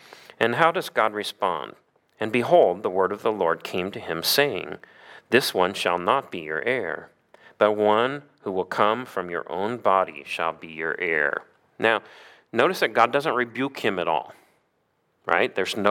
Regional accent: Missouri, United States; I grew up in Missouri, and we used to go to a Boy Scout camp where the closest town was like 10 miles away

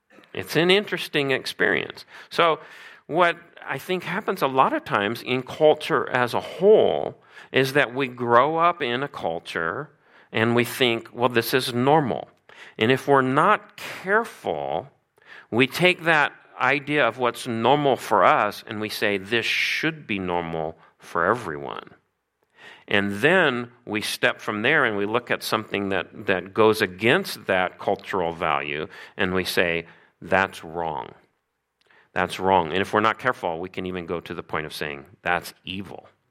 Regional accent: Missouri, United States; that's probably a good experience for me to have growing up in Missouri and not experiencing much cross-culturally.

